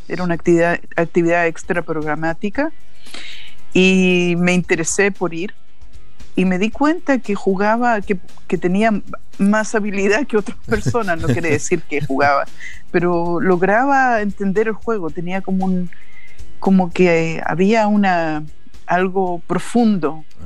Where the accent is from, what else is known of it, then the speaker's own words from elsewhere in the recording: Santiago, Santiago Metropolitan Region, Chile; Pero yo crecí en Santiago.